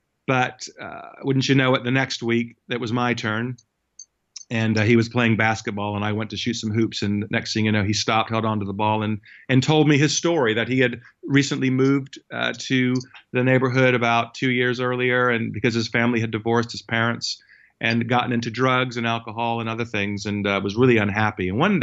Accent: United States; No, actually, I was raised in a Jewish home. And as you can tell from my accent, it actually was in the United States where I grew up.

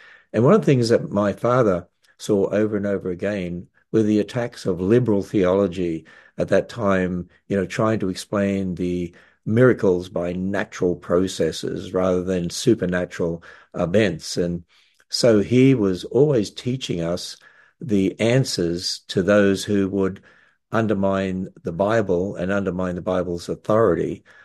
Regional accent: Queensland, Australia; accent: Australian; also born or lived in Cairns; now in United States; I have a down under accent because I was born in Australia. Born right up the north in the city of Cairns, actually, and grew up all over the state of Queensland because my father was a teacher and he was transferred every 3 years as he was promoted.

